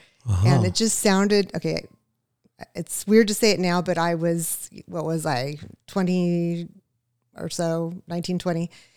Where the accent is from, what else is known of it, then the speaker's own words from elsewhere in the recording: California, United States; Ventura County.